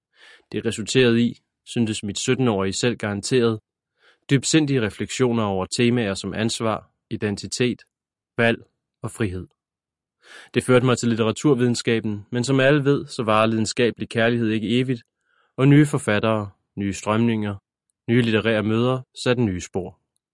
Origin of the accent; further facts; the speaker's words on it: Maribo, Zealand, Denmark; mens jeg var på arbejde på Q8 i Maribo på Lolland, hvor jeg voksede op